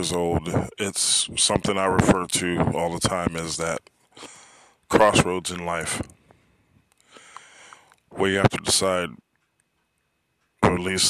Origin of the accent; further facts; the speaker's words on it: Miami, Florida, United States; And what was comfortable and familiar to me at that time was being back in my hometown of Miami, leaving everything and everyone I had known.